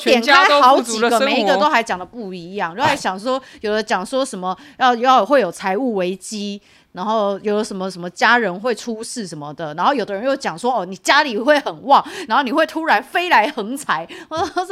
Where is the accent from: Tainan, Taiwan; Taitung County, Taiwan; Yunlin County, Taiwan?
Yunlin County, Taiwan; 我是梦到我们云林老家失火